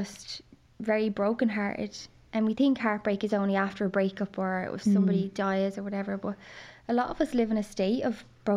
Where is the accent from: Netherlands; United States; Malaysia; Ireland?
Ireland; Dublin, Leinster; I grew up in Dublin.